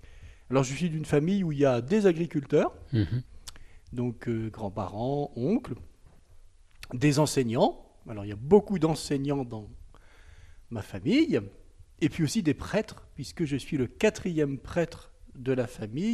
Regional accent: Normandy, France; je ne suis pas Mayennais d'origine, puisque je suis né en Basse-Normandie, dans l'Orne. Et c'est là que j'ai passé mon enfance, dans une petite école d'une petite commune de 1000 habitants, commune rurale, à côté de Bagnoles de l'Orne, juste à la limite de la Mayenne.

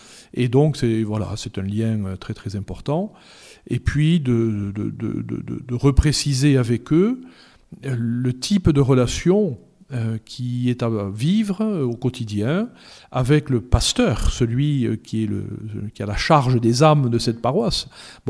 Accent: South-West, France; Alors, vous savez, je suis du Sud-Ouest.

